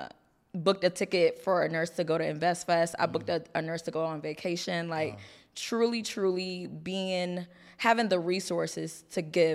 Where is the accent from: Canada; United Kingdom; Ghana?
Ghana; So I'm from Ghana. Every single December, we go to Ghana.